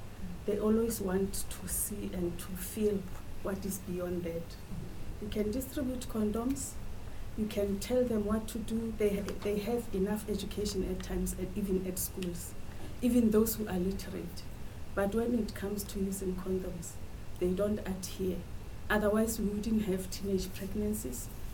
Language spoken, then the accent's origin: English; South Africa; moved away; I'm a nurse by profession. I come from South Africa. I'm an immigrant here.